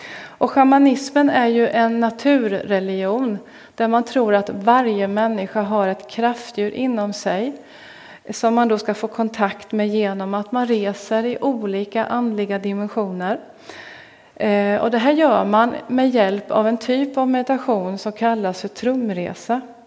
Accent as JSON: {"language": "Swedish", "town": "Linköping", "region": "Östergötland", "country": "Sweden", "tie": "born or raised there", "said": "Och under min uppväxt så var jag växte upp på 80-talet där då i Linköping."}